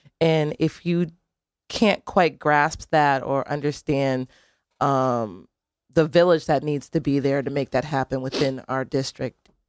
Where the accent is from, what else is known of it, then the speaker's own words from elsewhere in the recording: New Haven, Connecticut, United States; I grew up in New Haven, and I grew up at a time when it was the educational system was very tough.